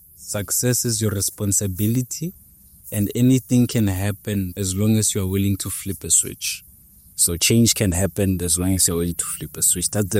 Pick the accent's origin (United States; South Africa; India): South Africa; Limpopo; because growing up in Venda, every household has a garden, has a fruit tree.